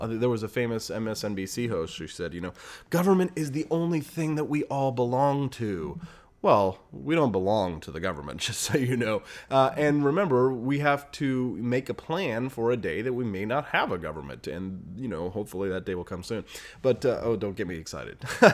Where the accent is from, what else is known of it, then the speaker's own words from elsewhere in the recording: Missouri, United States; in my Baptist church where I grew up in Missouri.